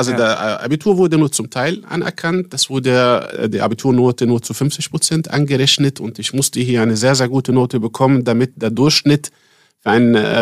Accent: Gaza Strip, Palestine; Ich bin in Palästina im Gazastreifen geboren, aufgewachsen.

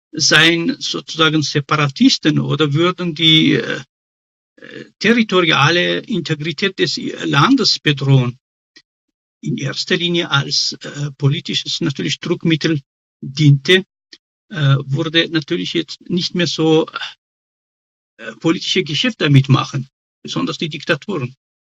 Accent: Iran; now in Austria; aus dem Iran. Warum geht das nicht? Ich bin auch ein Österreicher in der EU.

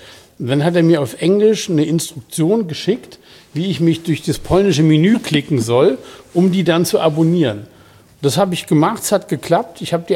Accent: West Germany, Germany; aber ich als Westdeutscher habe ja gar keine Chance.

